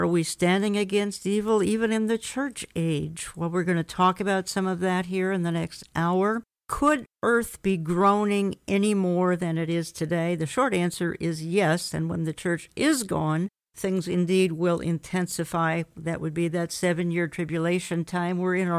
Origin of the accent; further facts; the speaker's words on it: Minnesota, United States; a situation in my home state is the land of 10,000 lakes and 10,000 riots, Jack. We've got some issues going on in Minnesota